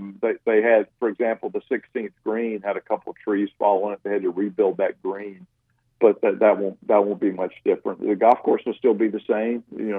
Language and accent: English; Durham, North Carolina, United States; It's sort of like where I grew up in Durham, Walltown.